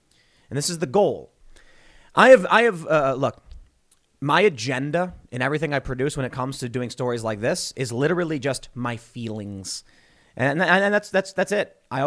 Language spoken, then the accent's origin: English; Chicago, Illinois, United States; So I'm from Chicago.